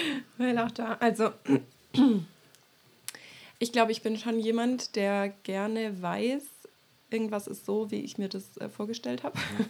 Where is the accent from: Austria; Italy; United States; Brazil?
Brazil; Genau, ich bin nicht mal in Deutschland aufgewachsen, also geschweige denn Deckenbronn. Ich durfte in Brasilien groß werden. Ich war 6 Monate alt, als meine Eltern als Missionare damals nach Brasilien gegangen sind.